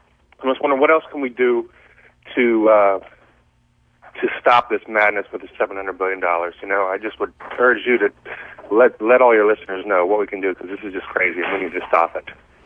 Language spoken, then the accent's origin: English; Pittsburgh, Pennsylvania, United States; I grew up in Pittsburgh